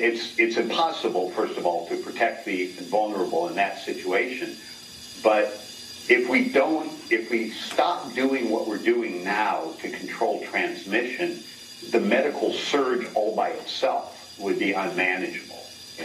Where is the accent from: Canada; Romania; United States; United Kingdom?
United States; Kansas City, Missouri; It's happening in my hometown of Kansas City, Missouri.